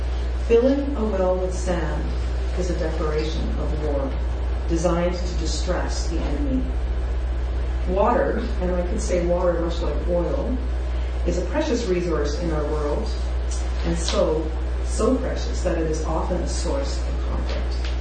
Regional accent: Canada; being a Canadian, 0.0006% is in rivers.

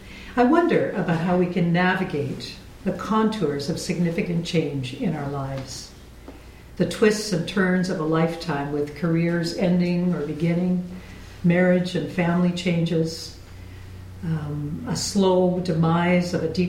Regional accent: Ontario, Canada; We grew up in the Niagara region, and my family lived here in the Fraser Valley

